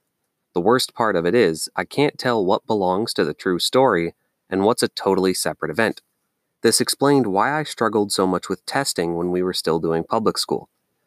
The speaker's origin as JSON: {"language": "English", "region": "Pennsylvania", "country": "United States", "tie": "born there", "said": "They moved to Pennsylvania in an apartment, and shortly after, I was born. I celebrated my first birthday in Hamburg, Pennsylvania, a town with no snow."}